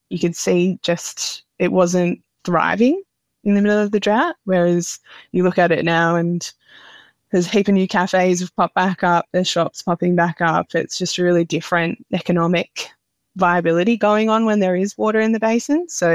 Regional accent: Bathurst, New South Wales, Australia; Yeah, so I grew up in Bathurst.

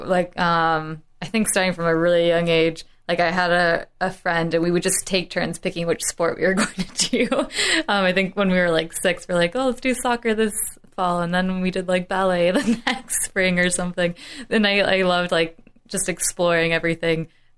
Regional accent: Wisconsin, United States; born there; I was born in Wisconsin.

